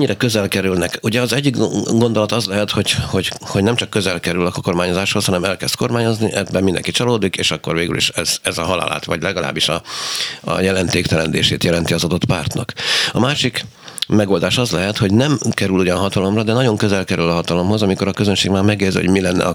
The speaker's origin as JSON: {"language": "Hungarian", "country": "Hungary", "said": "de Európa politikájában, és ezt magyarként mondhatjuk, nagyon is rendben"}